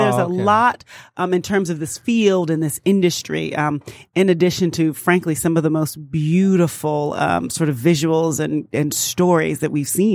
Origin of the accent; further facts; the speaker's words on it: Baltimore, Maryland, United States; also born or lived in Washington, D.C.; I was born in D.C. proper, then grew up in Prince George's County and Baltimore.